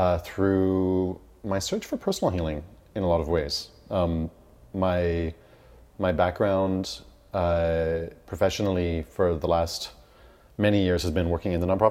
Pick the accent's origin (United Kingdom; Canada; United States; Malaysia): Canada; Toronto, Ontario; now in Montreal, Canada; I grew up mostly in Toronto, Tekaronto, and now I call Jojage or Montreal my home.